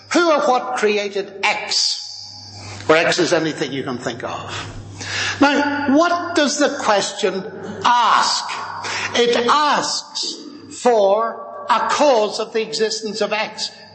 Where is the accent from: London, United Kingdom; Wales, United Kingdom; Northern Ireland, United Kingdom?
Northern Ireland, United Kingdom; Armagh; this is my home country, and I come from Armagh. You've heard of Armagh, haven't you? It's a way up country.